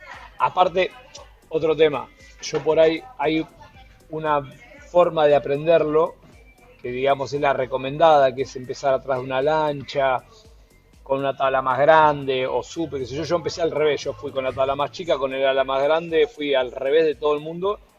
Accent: Mar del Plata, Buenos Aires Province, Argentina; born there; Yo nací en Mar del Plata

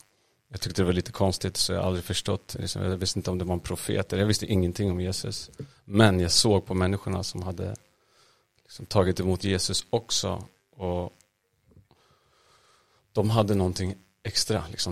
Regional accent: Stockholm, Stockholm County, Sweden; Jag är uppvuxen i Hässelby och Vällingby, västra Stockholm. Jag har bott där största delen av livet.

